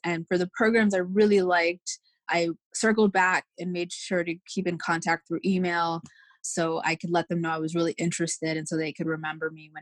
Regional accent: Maryland, United States; now in Michigan, United States; I'm originally from Maryland, but I'm now in Michigan doing an assignment.

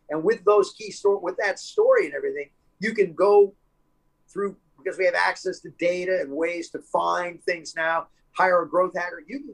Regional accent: Cincinnati, Ohio, United States; I'm from Cincinnati. I tell artists, oh, I'm a guitar player from Cincinnati.

